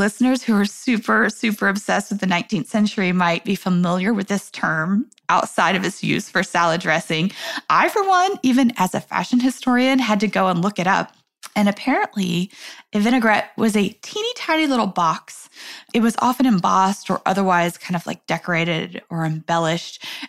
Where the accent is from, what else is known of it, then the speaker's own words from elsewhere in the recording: New York, United States; I'm a New Yorker. I don't have a car